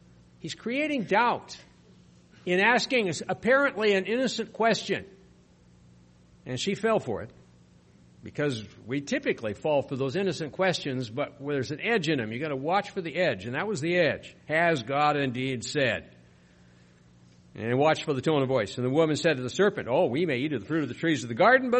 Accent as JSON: {"language": "English", "region": "South Dakota", "country": "United States", "tie": "born or raised there", "said": "I grew up in South Dakota, and we had a lot of rattlesnakes."}